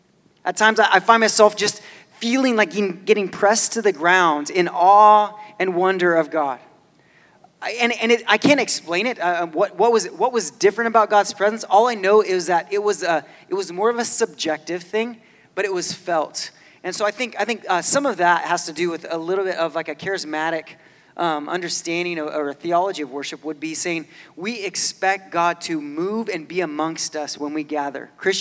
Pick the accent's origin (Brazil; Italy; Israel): Brazil; also born or lived in California; now in United States; But I grew up in Brazil. I was in a Baptist church down there. I was in a Methodist church before that.